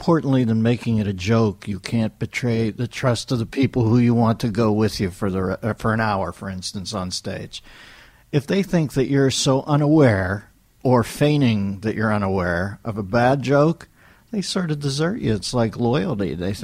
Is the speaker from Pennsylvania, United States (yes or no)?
yes; Pittsburgh, Pennsylvania, United States; I grew up in Pittsburgh, and the late night guy was a guy named Chili Billy Cardilli, Bill Cardill.